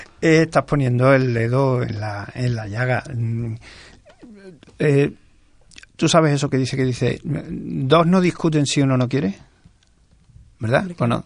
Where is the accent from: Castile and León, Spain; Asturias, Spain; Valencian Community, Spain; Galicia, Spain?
Galicia, Spain; ¿La mía, que soy gallego?